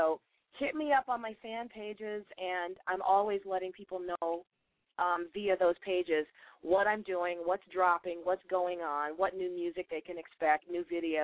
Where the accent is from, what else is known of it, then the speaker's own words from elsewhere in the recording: Memphis, Tennessee, United States; I do remember going to see him in concert at one point when I was still living at my hometown of Memphis.